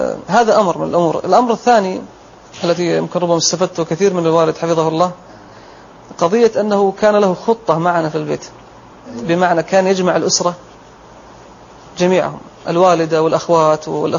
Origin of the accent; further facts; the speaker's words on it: Dammam, Eastern Province, Saudi Arabia; also born or lived in Al-Ahsa; من مواليد الدمام.